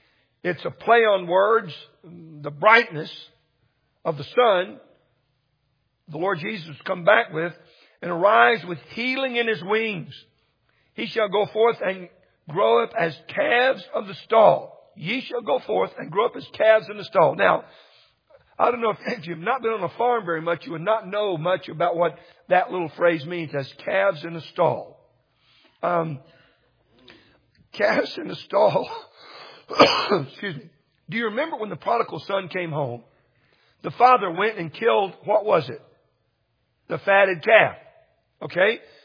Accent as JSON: {"language": "English", "region": "Texas", "country": "United States", "said": "When I first came here years ago, somebody gave me a present, a live lobster. Well, I'm from Texas."}